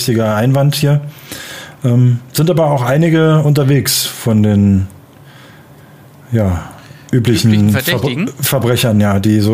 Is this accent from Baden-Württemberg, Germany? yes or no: no; Berlin, Germany; now in Upper Bavaria, Germany; als Berliner und jetzt Exil-Oberbayer